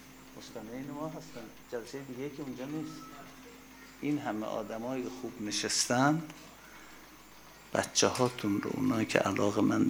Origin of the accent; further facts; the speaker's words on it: Iran; accent: Turkish; میدونی که ما ترکیم، از لهجه‌ام معلومه